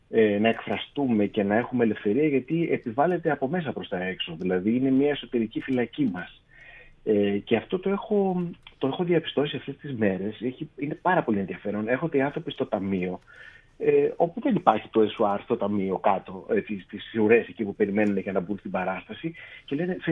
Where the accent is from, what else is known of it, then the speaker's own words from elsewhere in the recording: Greece; τους λέω ότι είμαι από την Ελλάδα.